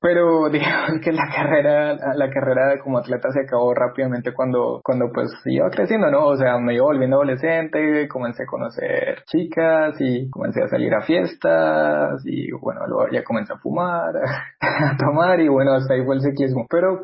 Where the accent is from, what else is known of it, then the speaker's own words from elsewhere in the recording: Cota, Cundinamarca, Colombia; also born or lived in Bucaramanga; yo crecí en Cota. No en Bogotá, sino en Cota. Y claro, pues se me pegó el hablado, todo. Vuelvo a Bucaramanga unos años después y pues en el colegio éramos los rolos